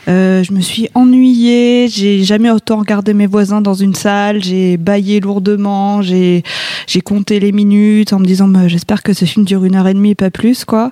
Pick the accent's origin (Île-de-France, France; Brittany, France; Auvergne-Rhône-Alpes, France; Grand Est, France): Grand Est, France; Strasbourg; en tant que Strasbourgeois d'origine, je suis hyper choquée.